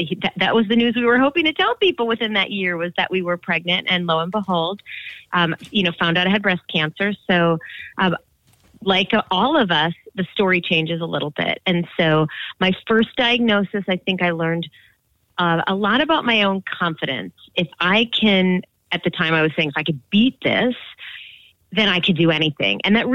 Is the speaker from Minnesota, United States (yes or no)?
yes; Minneapolis, Minnesota, United States; So I, like you, am a Midwestern girl. I grew up in Minneapolis.